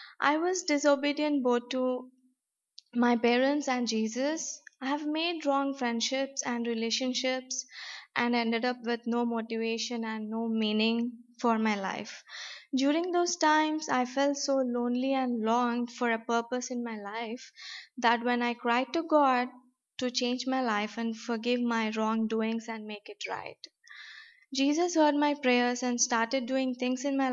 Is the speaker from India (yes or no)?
yes; Hyderabad, Telangana, India; I'm from Hyderabad, India. I was born in a family who trust in Jesus